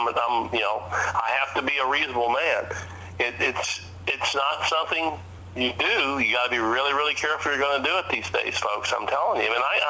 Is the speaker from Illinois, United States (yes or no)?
yes; Peoria, Illinois, United States; I grew up near Peoria, Illinois, a big city.